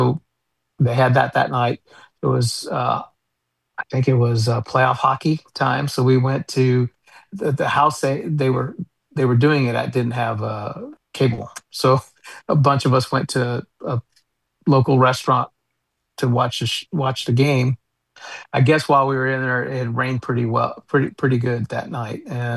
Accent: Las Vegas, Nevada, United States; You know, growing up in Vegas and being in Vegas, you have to hit down

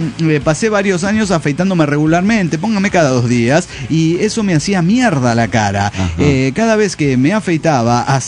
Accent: La Pampa, Argentina; now in Córdoba, Argentina; Y en realidad no me dan con cantito porque soy de la Pampa.

